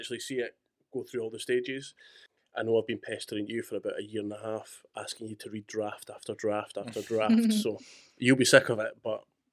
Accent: Scotland, United Kingdom; I'm from Fife.

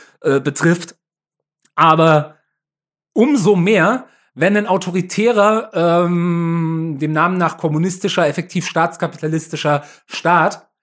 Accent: Southern Germany, Germany; ich sage China, ich komme aus Süddeutschland.

